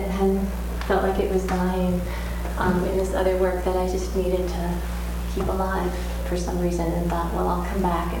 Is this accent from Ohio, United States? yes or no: yes; Toledo, Ohio, United States; I grew up in Toledo, Ohio.